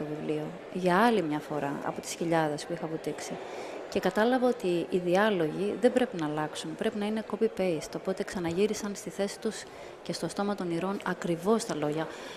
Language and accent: Greek; Crete, Greece; Είμαι από την Κρήτη και οι εικόνες αυτές με στίχιοναν πάντα.